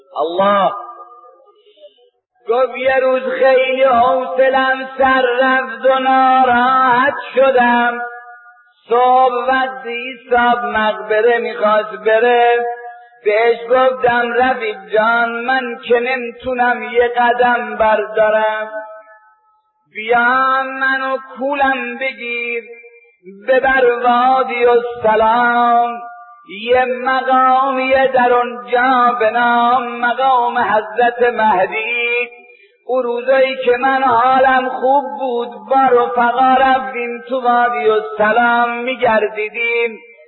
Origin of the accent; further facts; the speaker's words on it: Kashan, Isfahan, Iran; گفتم آجان من از ایرانم. فرمود از کدوم شهری؟ گفتم از شهر کاشانم. گفت کدام محله؟ گفتم محله سلطان میر احمدم.